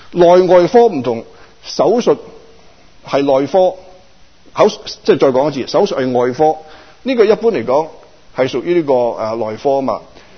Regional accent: Guangdong, China; 所以呢我們廣東人用廣東人的術語、廣東人的說話去說

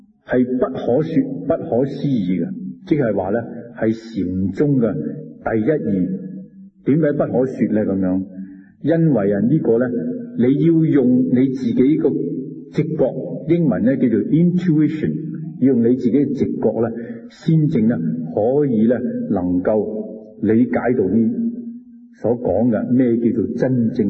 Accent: China; 咁我哋身为中国人咧

